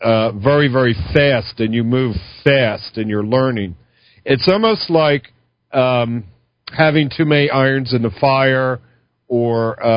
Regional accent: Philadelphia, Pennsylvania, United States; moved away; Well, I'm from Philly.

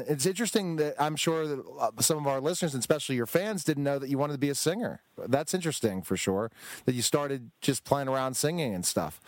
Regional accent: Pittsburgh, Pennsylvania, United States; I'm from Pittsburgh, and that's our flagship station.

